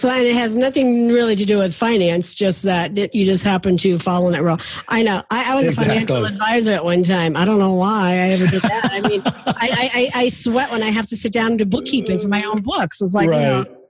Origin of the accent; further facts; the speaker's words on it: Louisville, Kentucky, United States; because y'all know that I'm from Louisville, Kentucky.